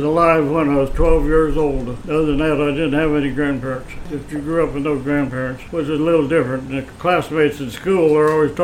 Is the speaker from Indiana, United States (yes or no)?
yes; Cambridge City, Indiana, United States; I grew up in Cambridge City, Indiana, yeah.